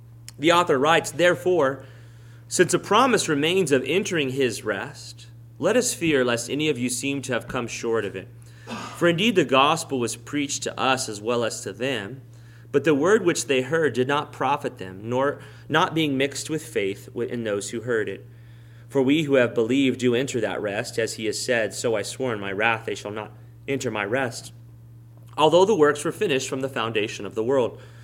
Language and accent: English; Texas, United States; When I was growing up in South Texas during the 80s, there was still such a thing as rest.